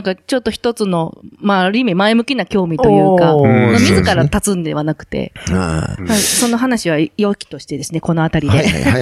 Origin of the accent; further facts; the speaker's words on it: Osaka, Japan; accent: Osaka dialect; 私、大阪です。